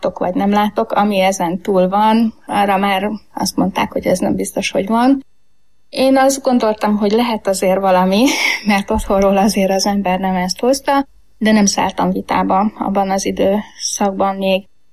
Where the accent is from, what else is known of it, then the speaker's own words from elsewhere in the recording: Heves, Hungary; born there; egy hevesi kisfaluban születtem, még a szocializmus idején egy nagyon vallásos családban.